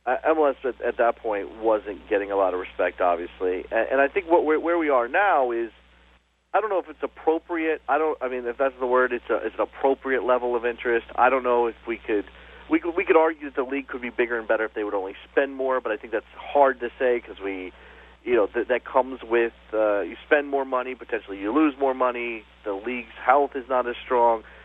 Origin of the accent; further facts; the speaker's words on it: United States; being an American, loving my country, being a military brat